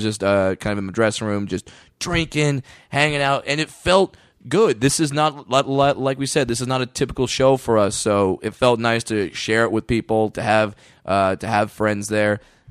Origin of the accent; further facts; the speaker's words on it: California, United States; I'm from Southern California. I brought everybody. I brought my family.